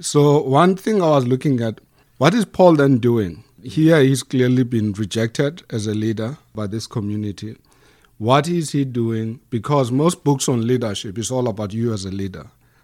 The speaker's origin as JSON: {"language": "English", "country": "South Africa", "tie": "born or raised there", "said": "Born in South Africa, born and raised there, so I'm a South African."}